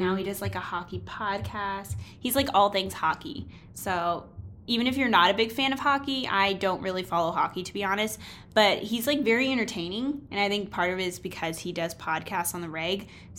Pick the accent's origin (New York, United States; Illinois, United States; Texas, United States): Texas, United States; Yeah, so I'm from the Dallas-Fort Worth area in Texas, and I knew that I wanted to go somewhere far away.